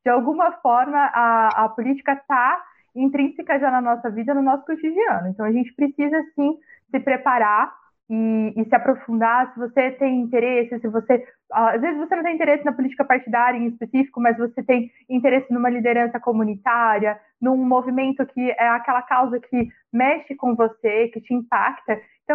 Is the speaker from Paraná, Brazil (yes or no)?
yes; Londrina, Paraná, Brazil; a gente é da mesma cidade, né, lá de Londrina, no norte do Paraná.